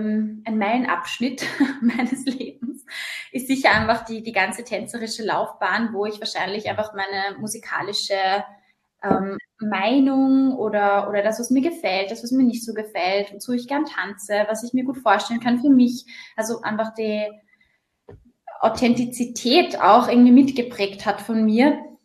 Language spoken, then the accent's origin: German; Upper Austria, Austria; ich bin aus Oberösterreich. Aus Oberösterreich und meine Oma, glaube ich, auch.